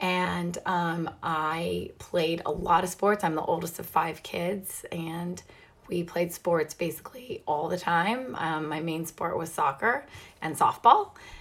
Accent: Fresno, California, United States; also born or lived in Clovis; I grew up in the Central Valley. I was born in Clovis, California, and I was raised in Fresno, California.

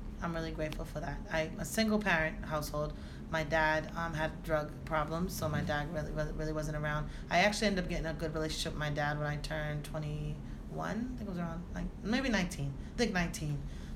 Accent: Cambridge, Massachusetts, United States; now in Boston, United States; I'm from Cambridge, Massachusetts.

